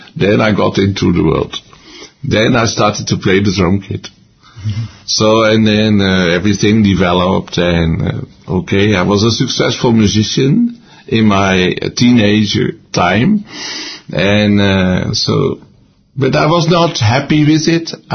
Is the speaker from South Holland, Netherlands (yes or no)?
yes; Rotterdam, South Holland, Netherlands; So in this Roman Catholic family, I grew up in Rotterdam. So I got to Roman Catholic school.